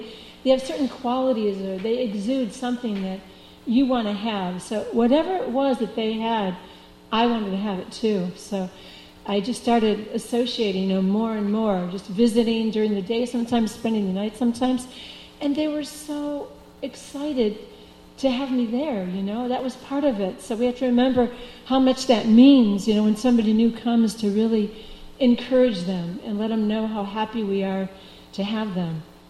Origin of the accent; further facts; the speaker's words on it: India; I always avoided them on the streets because, you know, being an Indian, they would always approach us, you know.